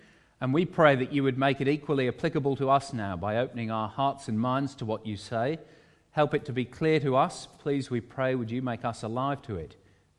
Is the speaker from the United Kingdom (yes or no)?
yes; United Kingdom; Growing up in Britain in the 1970s and 1980s, I grew up with two wars